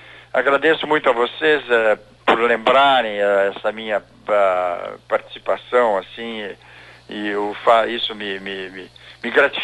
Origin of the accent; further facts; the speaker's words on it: Curitiba, Paraná, Brazil; born there; Porque eu sou vizinho de vocês aí, eu nasci em Curitiba